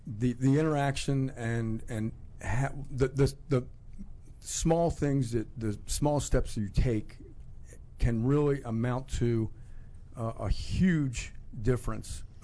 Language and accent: English; Baltimore, Maryland, United States; So I grew up in Baltimore, mm-hmm. Maryland.